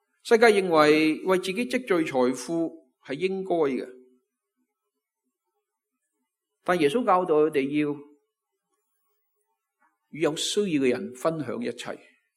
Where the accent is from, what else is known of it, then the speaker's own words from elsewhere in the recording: Hong Kong; 我绝大部分都是土生土长的香港人。我们的言语，我们的起居饮食、生活习惯、衣着啊等等，一切都和一般的港人无异。